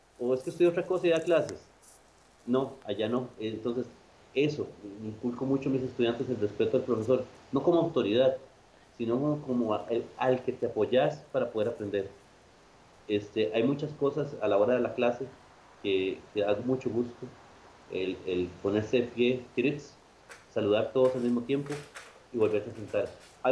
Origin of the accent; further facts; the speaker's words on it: Costa Rica; también deberíamos nosotros ser orgullosos de compartirlas, de ir a otros lados y distribuir y decir, soy tico.